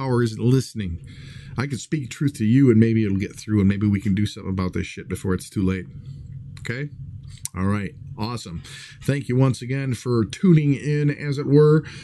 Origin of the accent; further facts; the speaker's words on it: Midwest, United States; sorry, I'm from the Midwest. You guys is our plural.